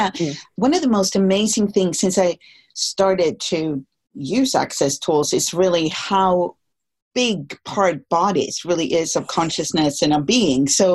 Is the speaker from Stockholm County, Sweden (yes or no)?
yes; Stockholm, Stockholm County, Sweden; It's in Stockholm. It's in my hometown this summer in the beautiful Scandinavian light.